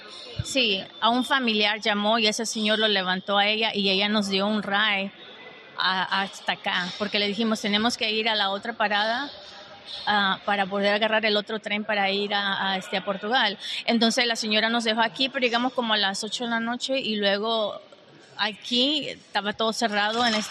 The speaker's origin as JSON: {"language": "Spanish", "town": "Dallas", "region": "Texas", "country": "United States", "said": "Pero como nosotros venimos de Dallas, Texas, de Estados Unidos, pues no tenemos, estamos en vacaciones, ¿no?"}